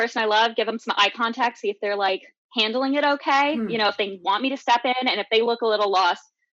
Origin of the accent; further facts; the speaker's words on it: Portland, Oregon, United States; now in Brooklyn, United States; I'm from Portland, Oregon, but I live in Brooklyn, New York.